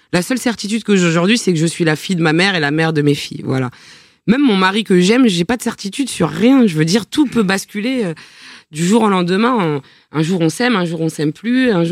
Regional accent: Paris, Île-de-France, France; born there; Pourtant, je suis née à Paris, mais je comprends.

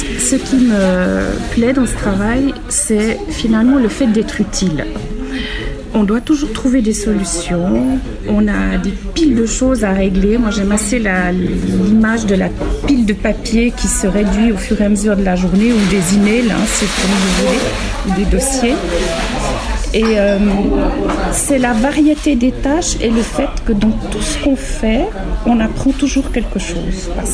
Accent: Vaud, Switzerland; Alors, j'ai grandi dans un village qui se situe au pied du Jura, près du Gros-de-Vaud, près de Lausanne, en pleine campagne vaudoise.

